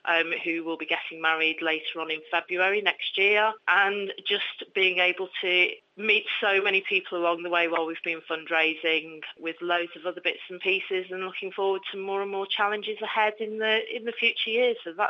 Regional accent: Hitchin, East of England, United Kingdom; I'm from Hitchin.

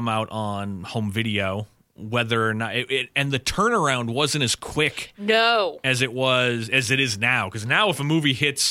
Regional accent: Fargo, North Dakota, United States; And now also growing up in Fargo, North Dakota, there's not a lot of shit to do.

